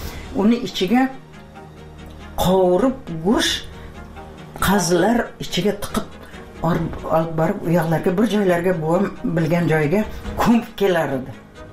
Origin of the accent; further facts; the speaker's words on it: Piskent, Tashkent Region, Uzbekistan; Men shu yerda tug'ilganman-da. Eshik deraza bo'lmagan. Piskentda